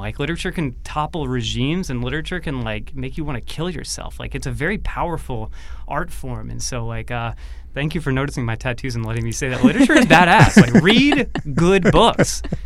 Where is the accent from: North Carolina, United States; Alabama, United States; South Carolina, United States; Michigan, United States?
North Carolina, United States; I'd never left, you know, the Southeast. I'm from North Carolina.